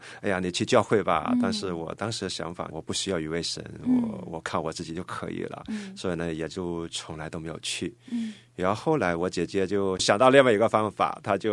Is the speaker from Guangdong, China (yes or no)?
yes; Guangdong, China; moved away as an adult; now in Canada; 我从小在广东出生成长，然后读了大学，工作了就才移民的